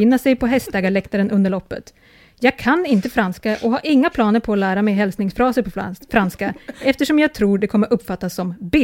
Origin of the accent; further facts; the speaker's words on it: Norrland, Sweden; accent: Norrland dialect; inte tänka att den här byn ligger i Norrland bara för att jag pratar norrländska